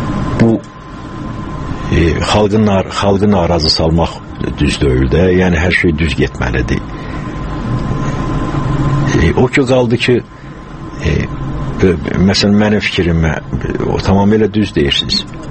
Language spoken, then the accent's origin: Azerbaijani; Karabakh, Azerbaijan; O Qarabağ təbii ki, mənim yaralı yerimdə, ona görə deyirəm ki, mən doğulduğum komadı, ondan sonra mənim böyüdüyüm yerdir.